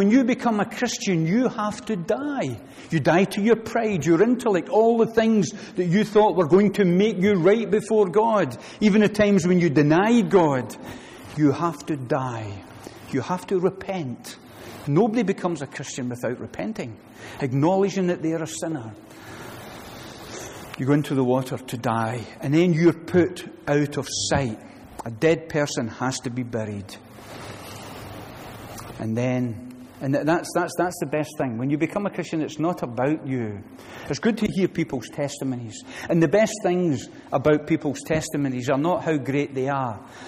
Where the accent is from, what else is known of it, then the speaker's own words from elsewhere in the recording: Glasgow, Scotland, United Kingdom; now in East Finchley, United Kingdom; I'm from Glasgow. I was not remotely religious.